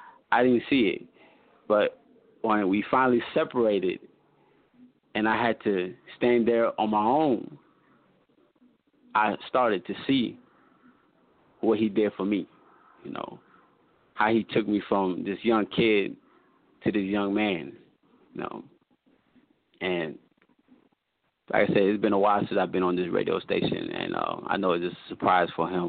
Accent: DR Congo; now in DeKalb County, United States; I'm originally from Congo, but, you know, I live in DeKalb County.

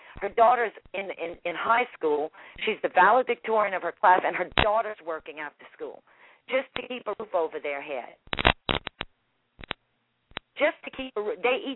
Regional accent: Louisiana, United States; I was born and raised in Louisiana. I'm a Cajun, also known as a Kunas. These people are my people.

